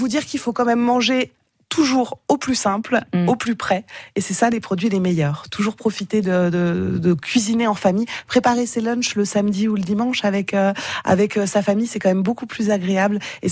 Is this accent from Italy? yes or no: no; France; parce que on est français, on aime manger, on aime partager